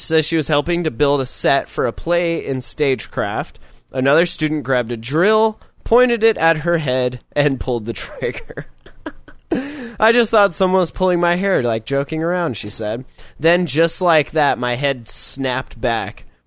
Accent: California, United States; Some kid in the chat was like, I'm from California. And I'm like, hey, me too.

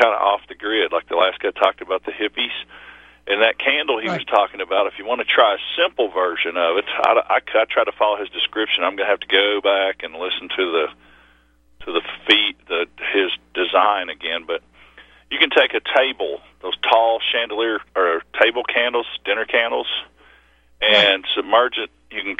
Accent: Bible Belt, United States; No, when I was growing up in the Bible Belt, you know, you had the late, great Planet Earth, Hal Lindsey.

